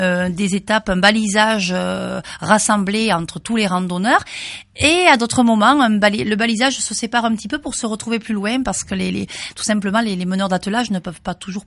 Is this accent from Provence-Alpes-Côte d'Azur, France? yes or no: no; Bozouls, Occitanie, France; je suis originaire de Bozoul. Je suis native de Bozoul.